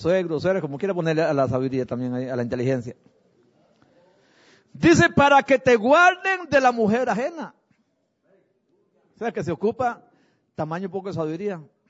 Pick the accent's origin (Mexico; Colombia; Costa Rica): Costa Rica; Tal vez fue solo para decimos allá en Costa Rica, para vacilar un rato.